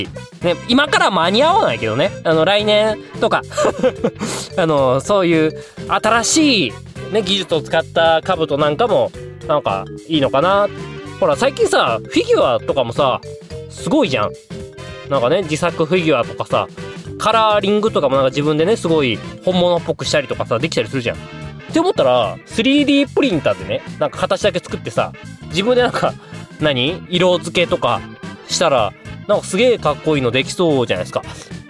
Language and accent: Japanese; Hokkaido, Japan; 私のね、出身地北海道は今おそらくお花見してるでしょうくらいの時期なので